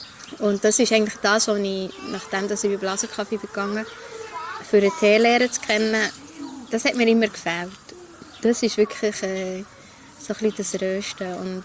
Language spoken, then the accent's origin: German; Bern, Switzerland; Ich bin immer noch gerne Langnauerin, wobei ich bin ja in Gol aufgewachsen.